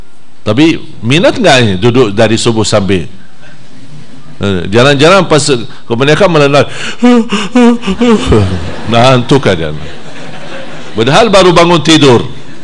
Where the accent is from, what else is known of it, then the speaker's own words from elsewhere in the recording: Medina, Medina Province, Saudi Arabia; Saya ingat waktu masih di Madinah, dan saya lahir besar di Madinah, jadi Arab asli loh.